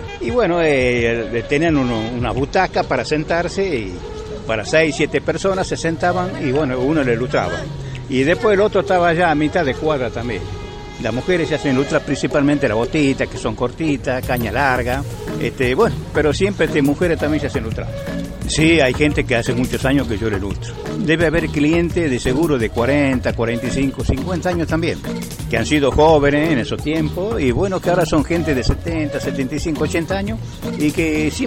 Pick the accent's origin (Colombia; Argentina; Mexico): Argentina; Tucumán; Yo soy tucumano y soy del barrio de Villalén. Toda mi vida viví en Villalén.